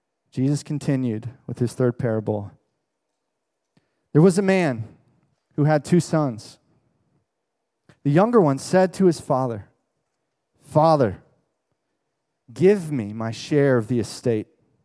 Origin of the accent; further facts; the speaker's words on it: Florida, United States; moved away as an adult; I grew up in Florida, which you may have heard. I left everything I knew to come up here and go to school.